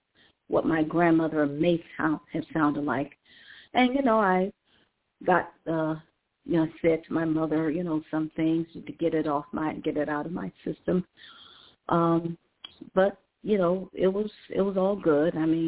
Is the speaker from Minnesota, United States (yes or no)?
no; Cleveland, Ohio, United States; Hi, I'm from Cleveland, Ohio.